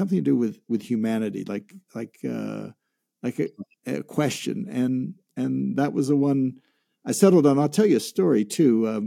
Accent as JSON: {"language": "English", "region": "Midwest", "country": "United States", "tie": "born or raised there", "said": "when I was like six, I grew up in the Midwest, and we moved to Europe for a year"}